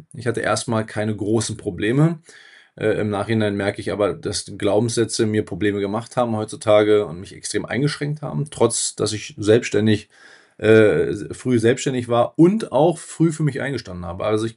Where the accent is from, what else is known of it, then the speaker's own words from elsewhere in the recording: Brandenburg, Germany; in Brandenburg, an der polnischen Grenze zu Koszyn.